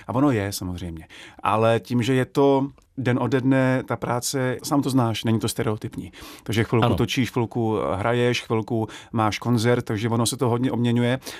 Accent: Lomnice nad Popelkou, Liberec Region, Czechia; also born or lived in Vrchlabí; Bydleli jsme u pole, kde jsme měli krásný výhled na Krkonoše, takže jsem v těch jako v tom podhůří vyrůstal od malička a miloval jsem to.

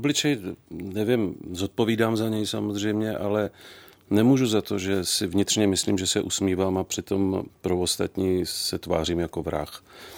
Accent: Ostrava, Moravian-Silesian Region, Czechia; podařilo se mi udělat přijímací zkoušky na stavební průmyslovku v Ostravě, odkud pocházím.

